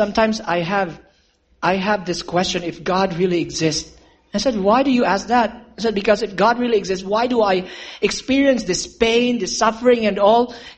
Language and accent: English; Philippines; Said, I told you, I'm from the islands, from the Philippines.